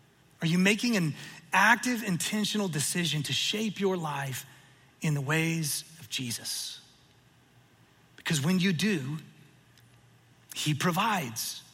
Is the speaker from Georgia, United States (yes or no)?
yes; Atlanta, Georgia, United States; It was 20 below zero. Y'all, I'm from Atlanta. It doesn't work.